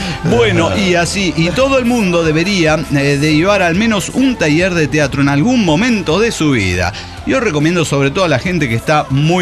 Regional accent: Cuautitlán Izcalli, State of Mexico, Mexico; moved away as an adult; yo soy originario de Cuautitlán Izcalli y desde mi primera vez, mi primer mes de vida y hasta mis 22 años viví ahí. Ahora regreso cada que puedo a ver a mi familia

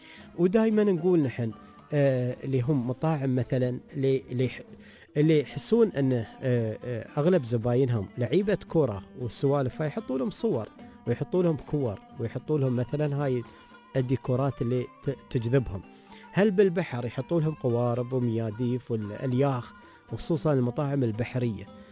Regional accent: United Arab Emirates; هني عندنا في الإمارات

